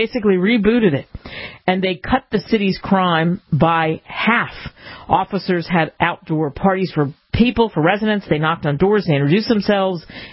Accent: Cherry Hill, New Jersey, United States; I grew up in Cherry Hill, New Jersey, a stone's throw over Philadelphia's bridge

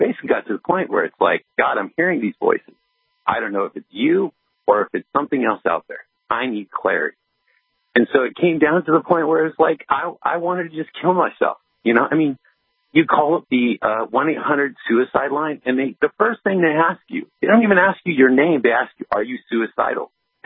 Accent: Grants Pass, Oregon, United States; now in Washington, United States; I'm a veteran out of Washington State. I'm actually from Oregon, Grants Pass, Oregon, and served 12 years, went to Iraq for 3 years.

